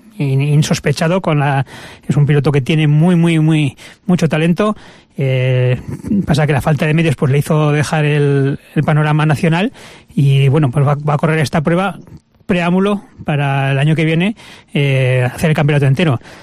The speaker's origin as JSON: {"language": "Spanish", "region": "Aragon", "country": "Spain", "said": "Siendo aragonés no es fácil porque lógicamente somos menos para votar"}